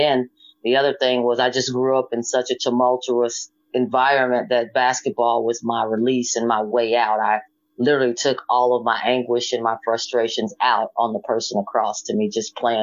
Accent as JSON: {"language": "English", "town": "Stringtown", "region": "Oklahoma", "country": "United States", "tie": "born or raised there", "said": "Most of my cousins played at Stringtown though, because I grew up in Stringtown. I actually went to high school in Atoka"}